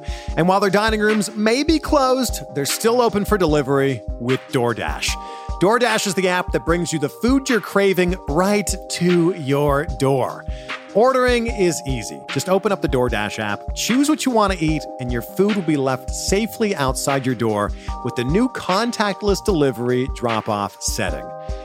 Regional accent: Toronto, Ontario, Canada; my hometown, Toronto.

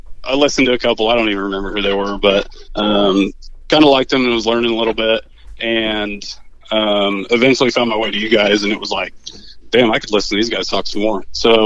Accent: Mattoon, Illinois, United States; So, grew up here, born and raised in Mattoon, and ever since I was 4 years old, I've been on a wrestling mat, so I wrestled.

